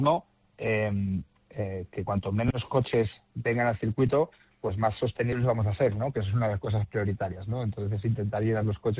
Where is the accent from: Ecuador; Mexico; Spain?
Spain; Yo, como español, obviamente